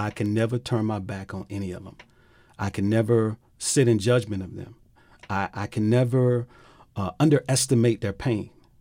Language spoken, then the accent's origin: English; Miami, Florida, United States; I experienced that as a young man growing up in Miami-Dade County. Many of my friends were lost to gun violence. I grew up in Liberty City. I grew up over near Scott Projects in that area, in Lincoln Field, grew up right down the street.